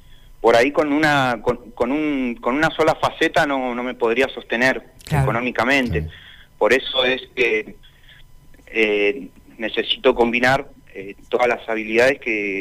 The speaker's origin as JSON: {"language": "Spanish", "region": "Neuquén", "country": "Argentina", "said": "Neuquén Capital."}